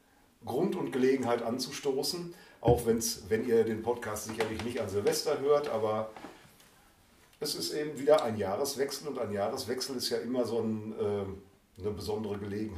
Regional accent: North Rhine-Westphalia, Germany; Ja, ich komme aus dem Ruhrgebiet

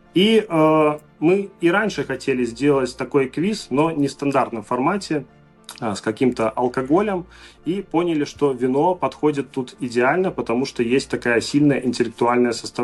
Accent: Belarus; Мы из Беларуси и попали на одну дегустацию.

